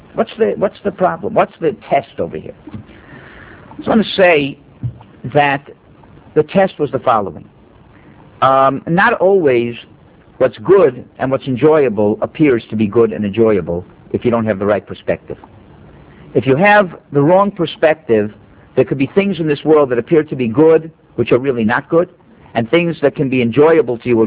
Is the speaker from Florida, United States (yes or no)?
yes; Miami, Florida, United States; I thought I was exotic. I came from Miami.